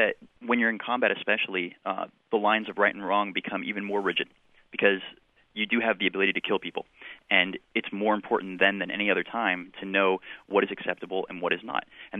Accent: United States; I was disgusted as a Marine and as an American.

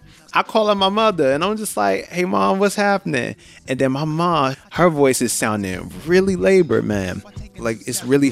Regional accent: Washington, District of Columbia, United States; I always tell my friends and stuff that are from other places that growing up in Southeast was kind of like growing up in Nigeria for me because everyone was black.

